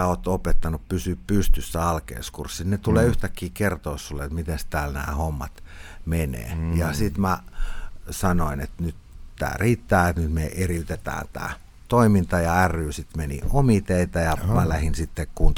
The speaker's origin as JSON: {"language": "Finnish", "town": "Vantaa", "region": "Uusimaa", "country": "Finland", "tie": "born or raised there", "said": "semmoisessa pienessä kylässä kuin Rajatorppa tuolla Länsi-Vantaalla, mistä mä oon kotoisin. Mä oon siellä asunut pikkupoikana"}